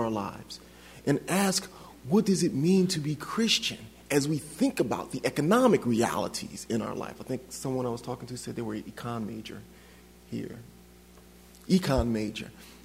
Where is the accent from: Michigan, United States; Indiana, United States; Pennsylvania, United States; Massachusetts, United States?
Pennsylvania, United States; Philadelphia; I wanted to get back to Philadelphia because I grew up in Philly. I was real serious about my town. I didn't want to stay away from my town, so I had to live in New Jersey